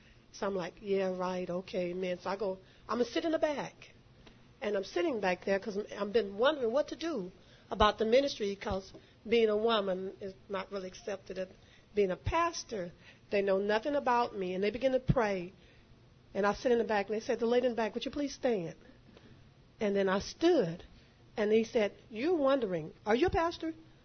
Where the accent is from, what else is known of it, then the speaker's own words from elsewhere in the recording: Brenham, Texas, United States; I'm from Brenham, Texas.